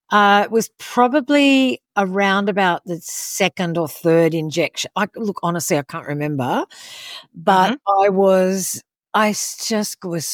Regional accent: Sydney, New South Wales, Australia; I'm from Sydney, Australia.

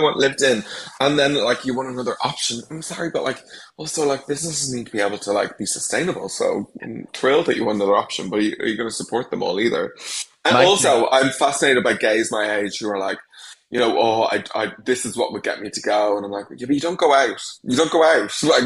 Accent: Ireland; Because as Irish people, we're kind of messy.

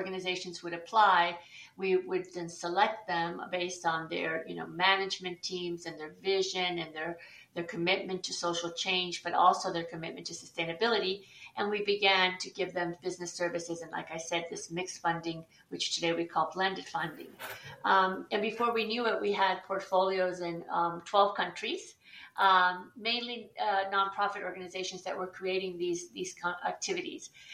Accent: Chile; As you mentioned, I'm originally from Chile

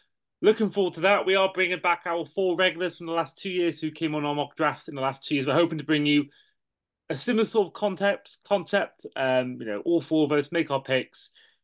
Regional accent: Wales, United Kingdom; as being a Welsh myself, I thought who best to bring on to discuss a Welsh player joining the NFL than a fellow Welshman.

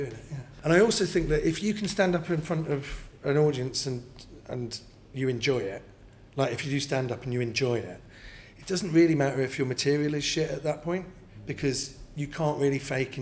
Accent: London, United Kingdom; accent: Cockney; So I'm a Cockney.

